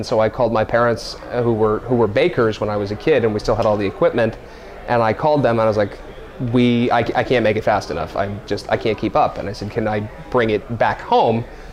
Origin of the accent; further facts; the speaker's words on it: New York, United States; I'm from upstate New York, and that's where production is currently based, but I actually split my time 50-50 between upstate New York and Boston.